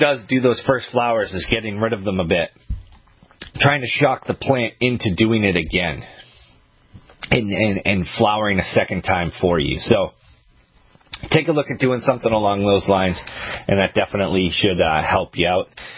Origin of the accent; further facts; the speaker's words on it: Maine, United States; I grew up in Maine, so most of my life it was loam.